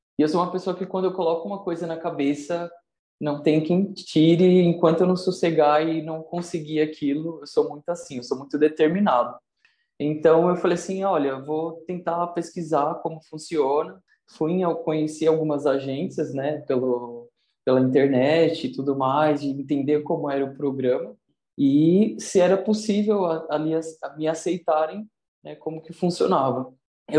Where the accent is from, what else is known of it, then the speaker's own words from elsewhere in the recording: São Paulo, Brazil; Eu tenho 27 anos e sou de São Paulo, capital.